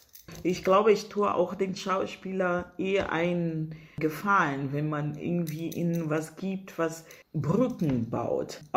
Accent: Brazil; German is a second language; now in Germany; Ich komme aus Brasilien und ich war in Brasilien auch Aktmodell.

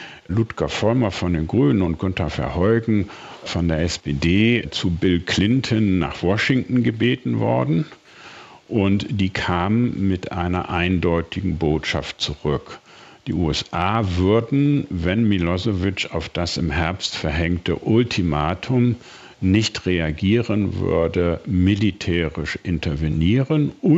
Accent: Northern Germany, Germany; Ich bin Norddeutscher und ich habe gesehen, was im Kosovo passierte.

